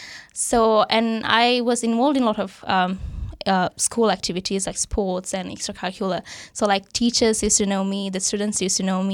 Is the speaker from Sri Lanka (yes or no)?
yes; Sri Lanka; now in Palmerston North, New Zealand; No, I came in directly from Sri Lanka.